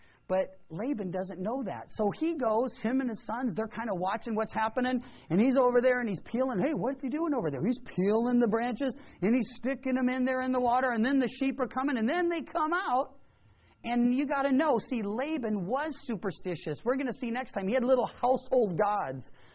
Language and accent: English; Missouri, United States; I was raised in Missouri, and that's the show me state.